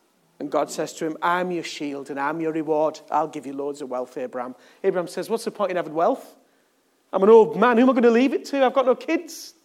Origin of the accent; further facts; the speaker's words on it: England, United Kingdom; Because I'm English. I'm English.